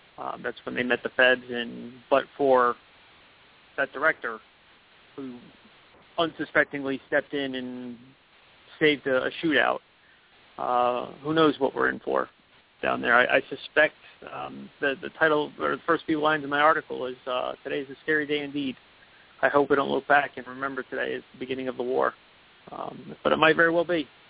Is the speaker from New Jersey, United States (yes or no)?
yes; New Jersey, United States; I grew up in North Jersey, so we knew quite a few people who lost their lives in the Trade Center